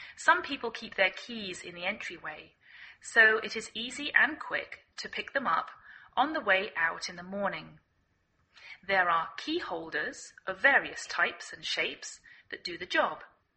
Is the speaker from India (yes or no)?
no; England, United Kingdom; now in United States